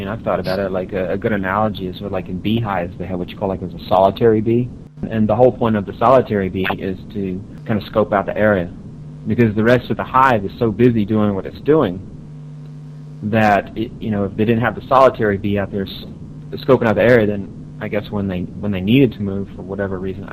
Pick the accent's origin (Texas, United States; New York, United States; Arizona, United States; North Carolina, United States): Texas, United States; I mean, you have to remember that I grew up in Texas.